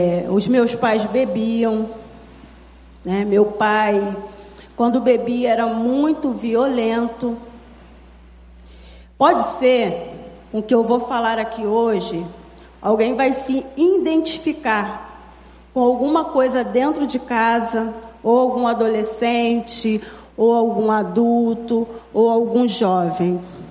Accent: Belford Roxo, Rio de Janeiro, Brazil; Eu tinha 13 anos de idade. Eu fui criada lá em Belfor Roxo, lá pertinho lá da história do pastor João com a Cris, em Heliópolis, no bairro Farrola.

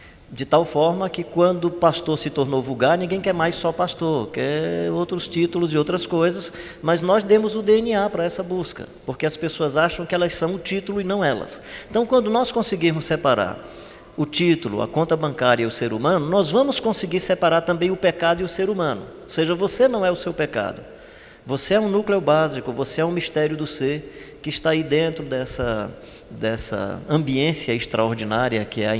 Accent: Ceará, Brazil; Como eu me amo e sou cearense

